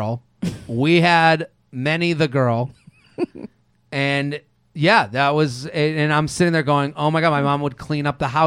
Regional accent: Massachusetts, United States; So I grew up outside of Boston.

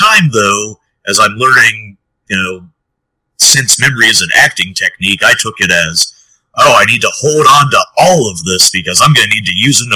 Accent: Beckley, West Virginia, United States; That's back in my hometown of Beckley. Yeah, we do historical dramas and musicals down there. And it's cool because, I mean, I basically grew up around that theater.

